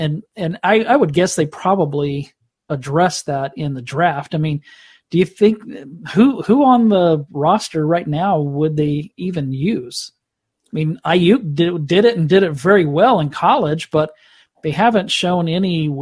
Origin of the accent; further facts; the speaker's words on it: Arkansas, United States; also born or lived in Oklahoma; Y'all don't know that I grew up in Arkansas. You probably don't know that. I spent my entire teenage life there, so I'm an Arkansas Razorback. But I lived for 17 years in Oklahoma